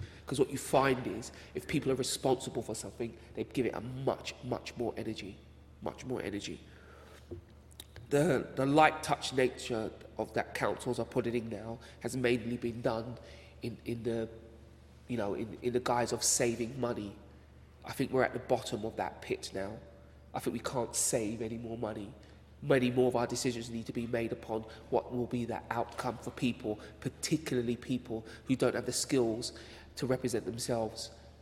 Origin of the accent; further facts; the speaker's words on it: London, United Kingdom; because I come from the Grenfell area and I lived there for well over 35 years